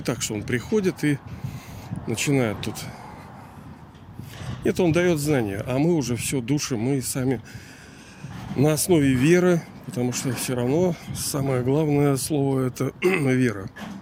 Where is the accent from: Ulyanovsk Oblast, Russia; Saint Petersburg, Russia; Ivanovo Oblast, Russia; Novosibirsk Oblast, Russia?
Saint Petersburg, Russia; born there; хотя я сам родился, живу в Ленинграде